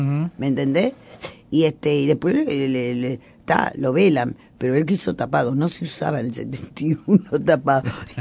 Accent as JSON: {"language": "Spanish", "region": "Montevideo", "country": "Uruguay", "tie": "born or raised there", "said": "pero el barrio de mi infancia, que era el barrio de mi abuela, era el barrio La Mondiola"}